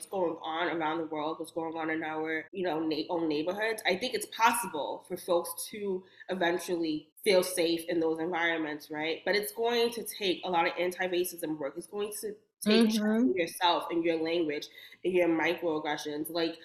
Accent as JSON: {"language": "English", "town": "New York City", "region": "New York", "country": "United States", "tie": "born or raised there", "said": "So when my first attempt at sobriety happened in my hometown in New York."}